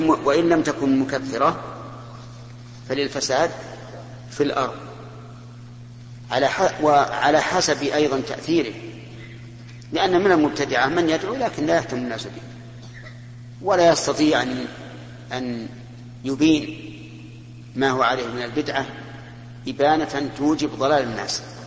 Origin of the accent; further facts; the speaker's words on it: Saudi Arabia; وجد عندنا في السعودية يعني جماعة التوعية ما يكفي